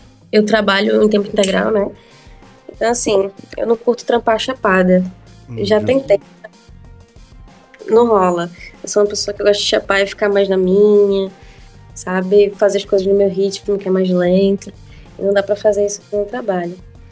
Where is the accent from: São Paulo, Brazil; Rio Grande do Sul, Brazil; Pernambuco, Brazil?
Pernambuco, Brazil; Recife; Eu sou de Recife.